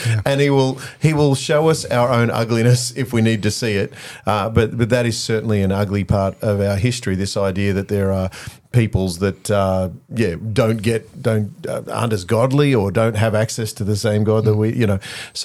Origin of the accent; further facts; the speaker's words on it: Victoria, Australia; accent: rural Victoria; Yes, right? Rural. Yeah, I can talk farmer. I can talk farmer. I can drop it down there. Or I can even talk Queenslander if you want.